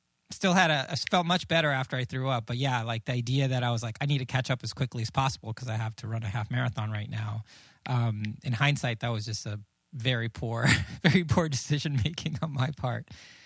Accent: Puerto Rico; that actually happened to me at a race in my hometown. It was an Ironman 70.3 in Puerto Rico.

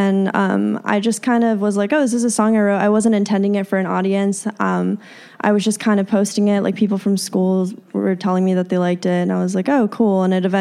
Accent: Chicago, Illinois, United States; I grew up in Chicago, and I was always singing and writing songs

